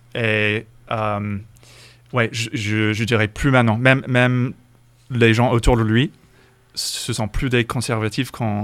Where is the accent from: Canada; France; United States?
United States; French is a second language; Tout à fait. Ouais. J'étais prof au lycée à l'époque.